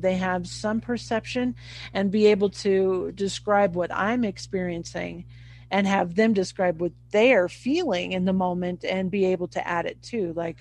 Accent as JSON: {"language": "English", "town": "Montrose", "region": "Colorado", "country": "United States", "tie": "born or raised there", "said": "This was in my hometown of Montrose, Colorado. I was 7 years old"}